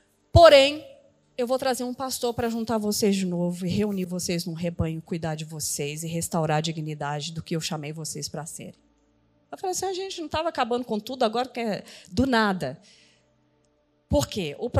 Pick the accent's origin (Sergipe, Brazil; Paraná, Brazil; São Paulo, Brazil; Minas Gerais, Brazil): Minas Gerais, Brazil; Ouro Preto; E eu sou da cidade de Ouro Preto, então isso é muito vivo para mim.